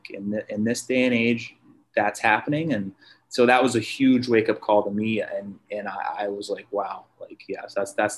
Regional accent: Oregon, United States; I'm from Oregon. And yeah, I grew up with two of my grandparents were civil rights lawyers.

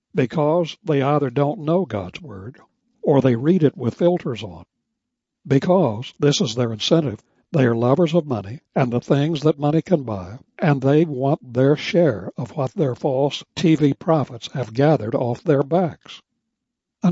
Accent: West Virginia, United States; born or raised there

